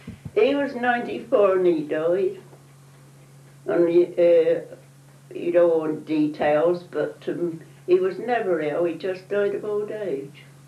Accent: Wolvercote, South East England, United Kingdom; I did, I grew up in Wolvercote.

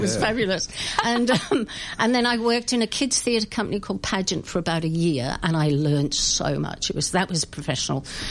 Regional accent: Wales, United Kingdom; now in London, United Kingdom; I could always sing. I'm from Wales. My dad sang.

